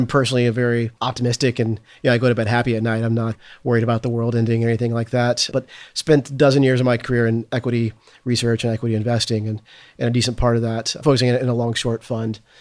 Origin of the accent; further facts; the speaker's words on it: Arkansas, United States; a neighbor knew I was from Arkansas and had been asking me how to invest in farmland. He knew that I'd been growing up in a farming family